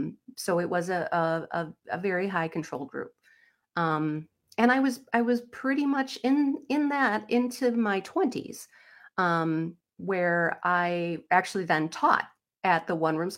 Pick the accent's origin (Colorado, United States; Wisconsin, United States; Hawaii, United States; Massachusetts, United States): Wisconsin, United States; Sparta; A little central-ish Wisconsin. Okay. I grew up in the Thomas Sparta area.